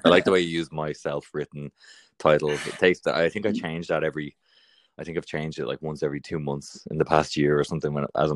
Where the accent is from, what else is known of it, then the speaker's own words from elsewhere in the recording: Ballybrack, Leinster, Ireland; also born or lived in Dublin; Ballybrack, which is out towards in between like Dunleary and Shankill, kind of.